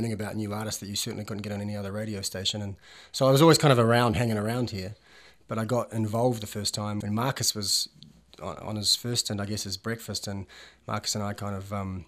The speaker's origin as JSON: {"language": "English", "town": "Hamilton", "region": "Ontario", "country": "Canada", "tie": "born or raised there", "said": "I grew up in Hamilton and cultural wasteland as it was. Maybe not so now, but it definitely was then. And just I came up here to go to university"}